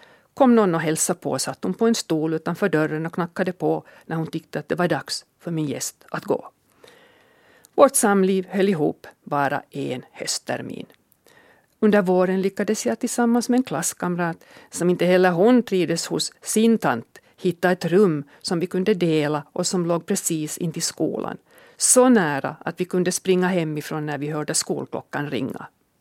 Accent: Kimito, Southwest Finland, Finland; Jag är född på Kimito och började min skolgång i Helgeboda folkskola ute på den västra udden av ön.

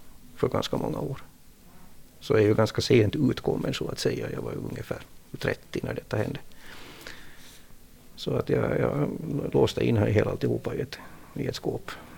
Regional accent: Turku, Southwest Finland, Finland; Jag är uppvuxen i Åbo. Jag har bott här då i 50 år.

